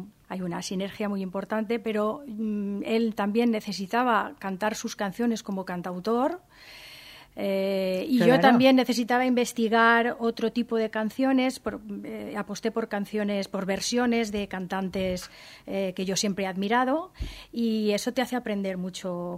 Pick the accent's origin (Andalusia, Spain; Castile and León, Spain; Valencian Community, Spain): Valencian Community, Spain; Alfafar; now in Sedaví, Spain; Sí, claro, efectivamente nosotros no vivimos en Valencia, vivimos en Sedaví, somos de Alfafar, Benetúser está muy cerca.